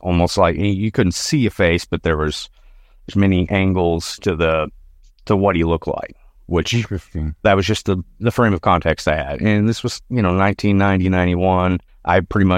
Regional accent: Arkansas, United States; So I'm from Northwest Arkansas. All these stories pretty much take place in Northwest Arkansas, kind of full spectrum across the board.

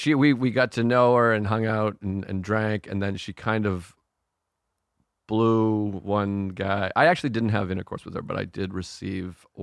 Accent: East Coast, United States; I'm from the East Coast, but the West Coast is the better coast.

